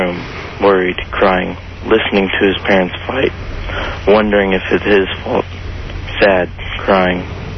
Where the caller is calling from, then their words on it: Houston, Texas, United States